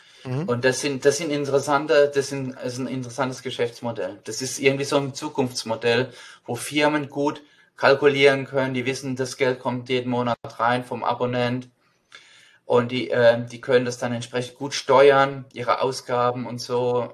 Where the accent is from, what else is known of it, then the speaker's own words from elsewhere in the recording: Mannheim, Baden-Württemberg, Germany; Und ich bin in Mannheim aufgewachsen